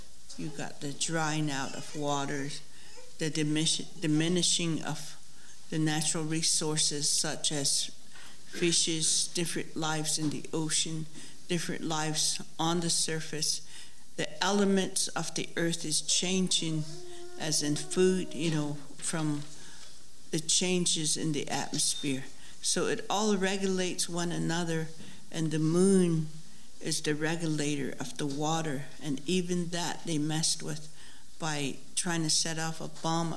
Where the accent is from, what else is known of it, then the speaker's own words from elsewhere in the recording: Southwest, United States; I'm from the Southwest, and their water is very scarce.